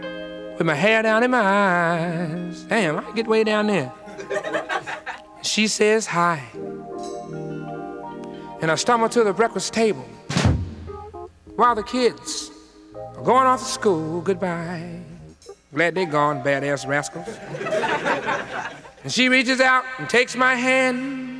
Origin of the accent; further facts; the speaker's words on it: Philadelphia, Pennsylvania, United States; I wanted to always do my album or whatever in my hometown, but sometimes you don't get a break at home and you have to go out and prove yourself. And it was so beautiful coming back to Philadelphia in 1975 on November 18th